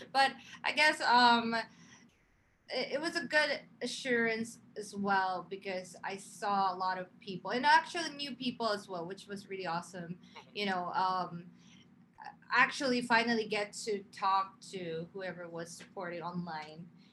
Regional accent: Japan; I'm from Japan, so I went back to Japan to kind of quarantine myself and just, you know, keep myself safe.

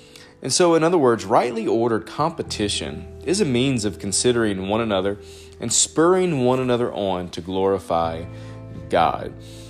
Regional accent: North Carolina, United States; You know, you think about, especially in the South, I grew up in North Carolina, in the state of North Carolina

